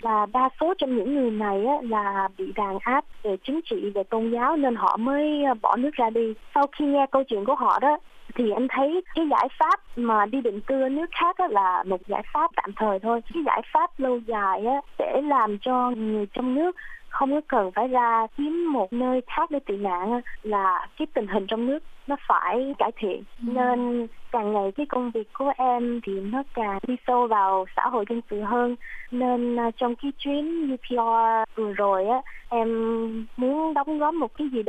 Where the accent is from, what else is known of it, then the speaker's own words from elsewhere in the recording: Canada; Em sinh ra và lớn lên ở Canada.